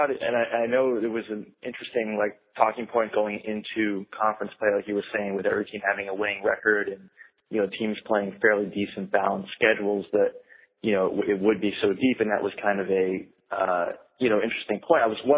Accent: Chicago, Illinois, United States; now in Oregon, United States; Well, I'm from Chicago, so I feel you there as far as understanding what that's about. And that's part of, you know, maybe factored a little bit into why I moved away and I'm now in Oregon.

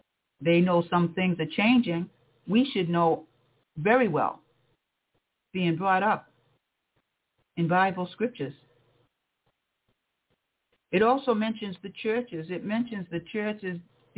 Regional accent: Cape Cod, Massachusetts, United States; I remember growing up on Cape Cod years and years ago as a kid, we used to have snowstorms, a lot of snow.

